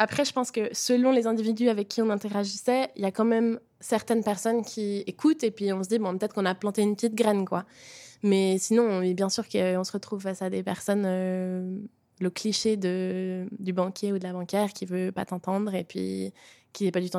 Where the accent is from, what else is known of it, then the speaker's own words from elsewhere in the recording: Geneva, Switzerland; j'ai 24 ans, j'ai grandi à Genève